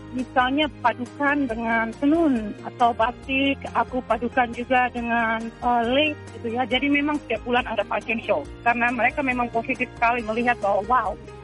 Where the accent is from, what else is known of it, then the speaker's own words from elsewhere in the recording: Indonesia; now in New York City, United States; aku berasal dari Indonesia ya